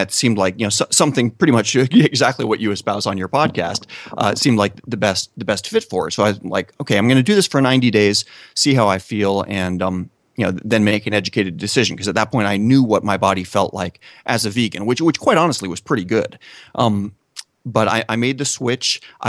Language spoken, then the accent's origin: English; Oregon, United States; I was raised in Oregon and an Oregonian.